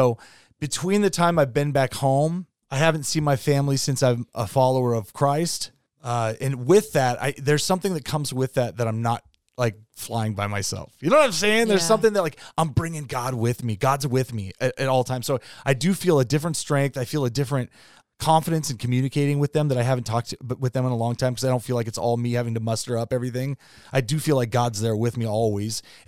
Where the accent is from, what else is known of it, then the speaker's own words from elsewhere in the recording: Federal Way, Washington, United States; But that's the weird part, going back to where my hometown was, which is Federal Way, which is a small suburb, and then seeing all the changes.